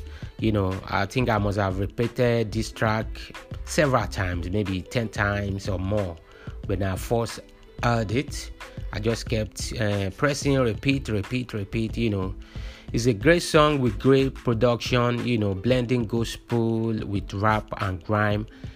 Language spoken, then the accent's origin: English; Nigeria; As you know, I'm from Nigeria